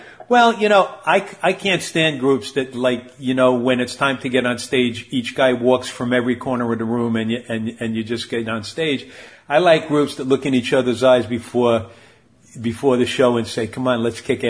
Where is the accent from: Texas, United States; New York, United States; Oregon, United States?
New York, United States; New York City; I came from New York City as well